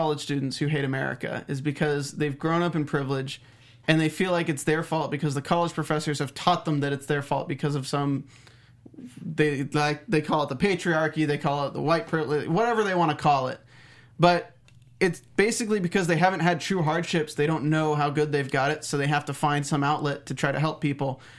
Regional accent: United States; It's fucked up because I'm American and I think that's fucked up.

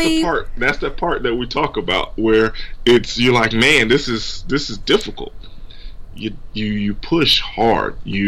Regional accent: Miami, Florida, United States; Because I'm originally from Miami, and I have a lot of connections there

